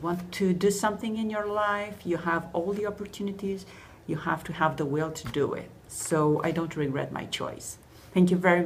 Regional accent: Romania; now in Canada; I'm here in Canada for almost 12 years. I came from Romania.

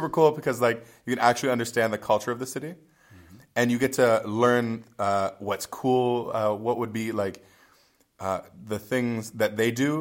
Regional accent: Canada; I speak very good French because I went to high school and grade school in French. I'm Canadian.

